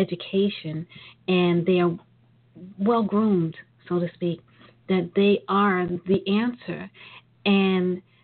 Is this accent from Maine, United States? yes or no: no; Brooklyn, New York, United States; well, I'm from Brooklyn.